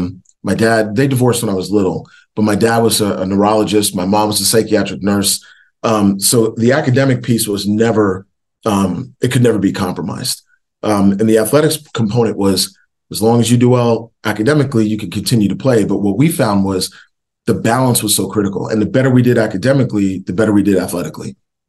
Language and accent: English; Northeast, United States; But recruiting wise, you know, growing up in the Northeast, you really get recruited by a lot of schools in the Northeast, especially back in the late 80s.